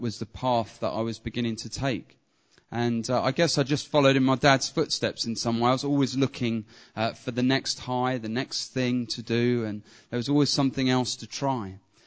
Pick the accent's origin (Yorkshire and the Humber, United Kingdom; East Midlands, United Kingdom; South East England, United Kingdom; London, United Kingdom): South East England, United Kingdom; Woking; I was brought up mainly around Woking in Surrey.